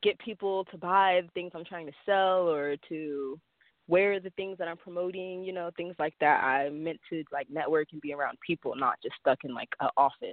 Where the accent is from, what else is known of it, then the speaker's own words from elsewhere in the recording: Sacramento, California, United States; I'm from Sacramento, California.